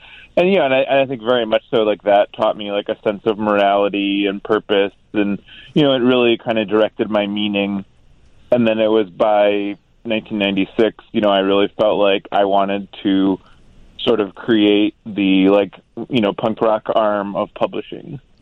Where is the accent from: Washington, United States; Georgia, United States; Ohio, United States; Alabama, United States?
Ohio, United States; Cleveland; I grew up in Cleveland, and we did have, you know, our own club called Speaking Tongues